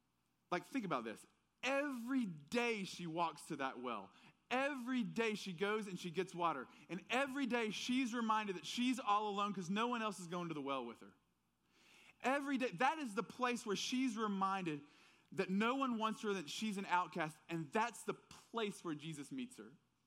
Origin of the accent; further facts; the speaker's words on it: Tuscumbia, Alabama, United States; accent: southern; now in Texas; I brought her back to Tuscumbia to meet everyone. And you can't, I've lost a lot of my southern accent, sadly, in Texas.